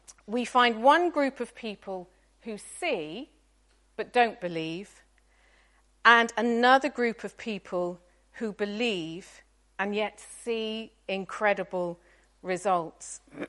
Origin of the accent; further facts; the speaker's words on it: Gloucester, South West England, United Kingdom; if I was threatened in Gloucester, my hometown, I think I would steer clear of here again